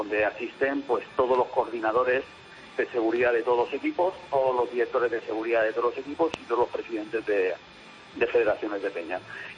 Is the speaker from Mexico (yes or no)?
no; Spain; a nosotros personalmente como Español